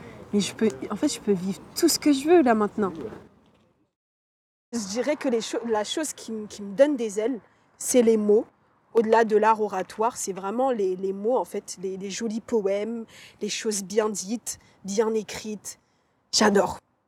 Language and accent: French; Mayotte; also born or lived in La Réunion; On venait d'arriver à La Réunion avec mes parents, parce que du coup, j'ai grandi à Mayotte. Et donc, on est parti à La Réunion